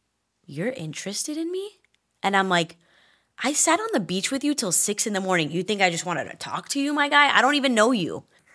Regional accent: Maryland, United States; Like, never would I think, like, I'm a kid from Maryland.

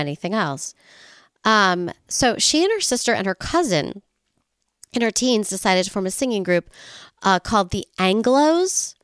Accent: Leesville, South Carolina, United States; From Leesville, South Carolina. I'm from the South.

